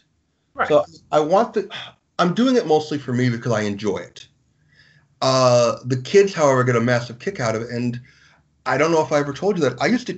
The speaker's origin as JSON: {"language": "English", "town": "Chagrin Falls", "region": "Ohio", "country": "United States", "tie": "born or raised there", "also_born_or_lived": "Cleveland", "said": "I was born in Cleveland. I grew up in a small tourist town, mostly white, called Chagrin Falls."}